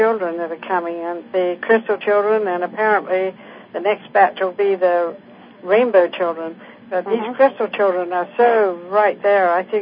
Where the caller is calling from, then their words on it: California, United States; I'm calling from Northern California.